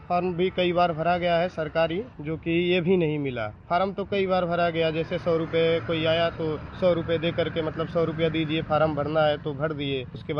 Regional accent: Uttar Pradesh, India; जनपद मेरा है देवरिया, और मैं लार्ड टाउन का रहने वाला हूं, जो कि मेरा गांव पड़ता है सुनराबारी, लार्ड टाउन में ही है सुनराबारी

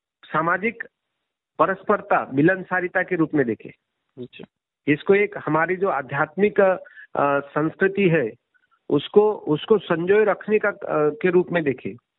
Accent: Madhya Pradesh, India; मैं संसद तहसील का रहने वाला हूँ, छिंदवाड़ा जिले का

